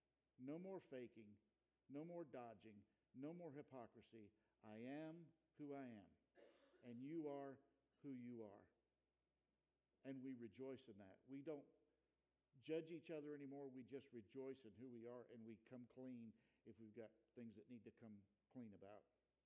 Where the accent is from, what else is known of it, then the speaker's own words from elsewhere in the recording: Wilmore, Kentucky, United States; And I'd been in that place numbers of times growing up in Wilmore.